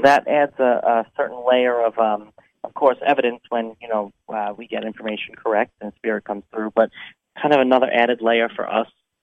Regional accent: New York, United States; I'm not in my home state of New York. I'm traveling.

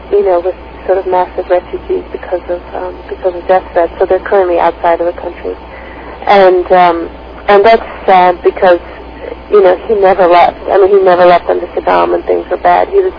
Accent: United States; then I certainly can as an American who I had the option to leave at different points.

